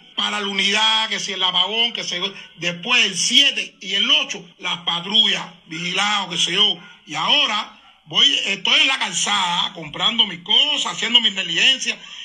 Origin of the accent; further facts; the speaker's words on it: Cuba; la represión que vivimos nosotros los cubanos